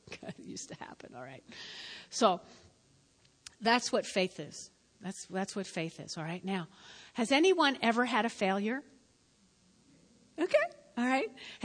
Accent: New Jersey, United States; I'm from North Jersey.

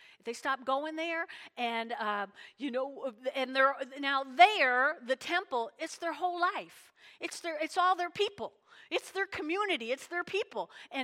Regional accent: New Jersey, United States; I grew up in North Jersey, and a good bunch of my friends were Jewish.

